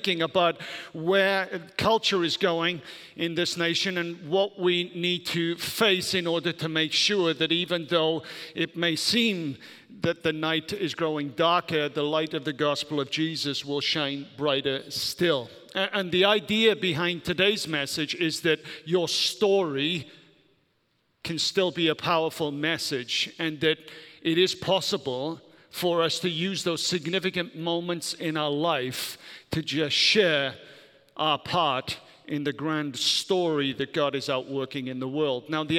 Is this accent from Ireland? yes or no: no; United Kingdom; I'm glad I'm British.